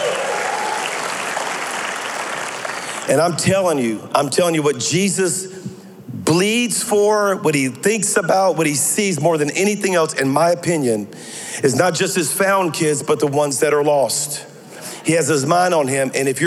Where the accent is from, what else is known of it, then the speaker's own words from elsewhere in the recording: Louisiana, United States; I'm a Cajun from South Louisiana.